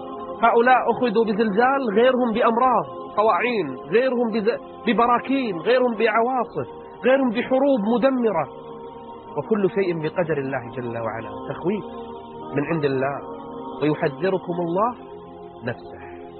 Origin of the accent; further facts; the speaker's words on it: Kuwait; وأنا مثلك أوجه رسالة لوزير الداخلية عندنا بالكويت والمسؤولين